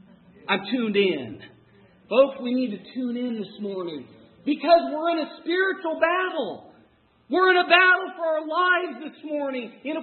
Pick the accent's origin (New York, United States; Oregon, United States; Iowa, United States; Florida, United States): Oregon, United States; also born or lived in Missouri; I don't want anybody to be offended because I am from Oregon, or I was. Those are my roots. You move to different parts of the country, and people just think differently. I remember even in business when we moved to Missouri, actually.